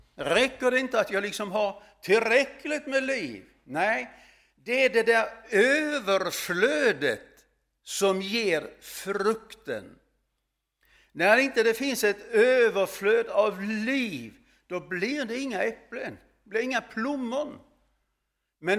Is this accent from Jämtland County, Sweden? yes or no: no; Örnsköldsvik, Västernorrland County, Sweden; Stadsträdgårdsmästaren hemma i Örnsköldsvik, han var med i församlingen